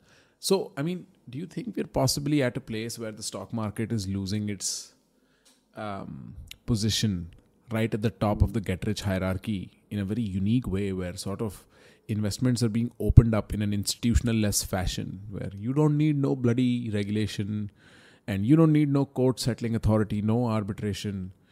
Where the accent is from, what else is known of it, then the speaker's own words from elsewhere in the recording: India; Well, I'm Indian, bro.